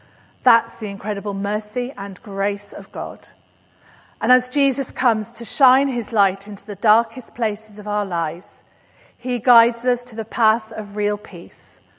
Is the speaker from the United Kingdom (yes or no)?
yes; United Kingdom; I don't, but I am British after all.